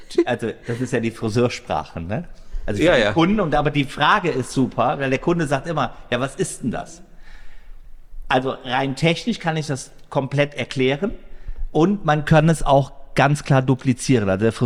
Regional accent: Dresden, Saxony, Germany; moved away; Ich komme aus Sachsen, aus Dresden.

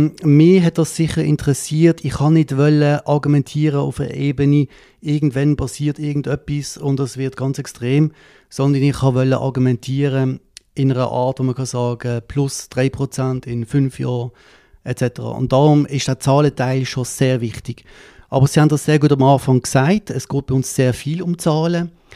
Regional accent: Münchenstein, Basel-Landschaft, Switzerland; also born or lived in Zürich; ich komme von Basel, das heisst, ich bin in Basel geboren. Ich bin in Münchenstein aufgewachsen, habe hier das Gym gemacht in Münchenstein

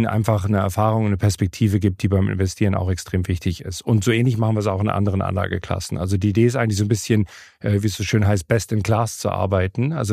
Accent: England, United Kingdom; now in Germany; Das ist zum Beispiel in England ganz anders, wo ich aufgewachsen bin

